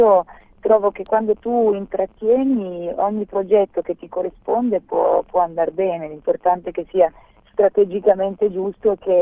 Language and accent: Italian; Switzerland; sono svizzera e quindi sono cresciuta in un ambiente che mi ha insegnato che per ottenere delle cose nella vita devi davvero lottare.